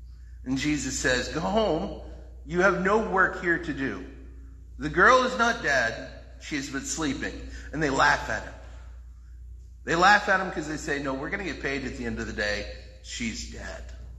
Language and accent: English; West Virginia, United States; Where I grew up in West Virginia, when somebody died, it almost immediately meant that you needed to make a casserole.